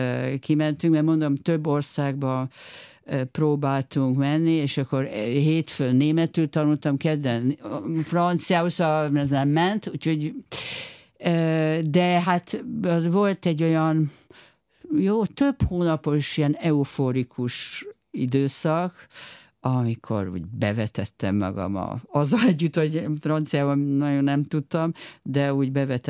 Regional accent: Hungary; amikor azt mondtam, hogy magyar vagyok

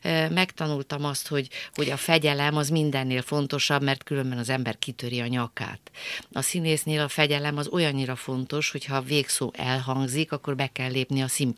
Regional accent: Budapest, Hungary; én városi lány vagyok, budapesti vagyok

